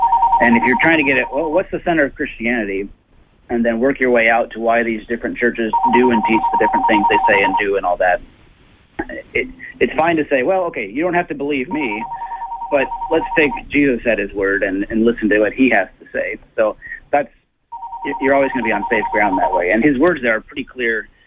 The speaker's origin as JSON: {"language": "English", "town": "Portland", "region": "Oregon", "country": "United States", "tie": "born or raised there", "said": "Or where I grew up in Oregon, Mount Hood was the source of water for the Columbia River Basin, where I lived in Portland."}